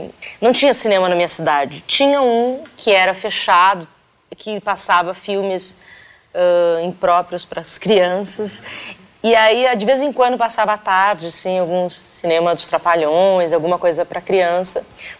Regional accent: Campo Bom, Rio Grande do Sul, Brazil; now in São Paulo, Brazil; Eu vim conhecer, na verdade, o cinema, a sala escura, aqui em São Paulo, sou do Rio Grande do Sul.

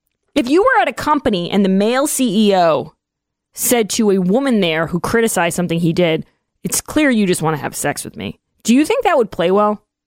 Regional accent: Massachusetts, United States; We're not from New York. We're all from Massachusetts.

